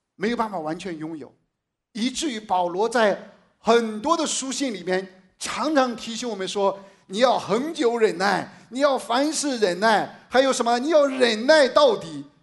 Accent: China; 我发现他们的胃和我们中国人的胃也是一样的。

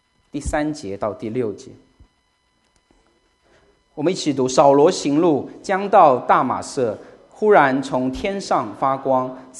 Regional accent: China; 因为在我们中国人从小接受的文化教育，或者我们接触到的所谓什么是神

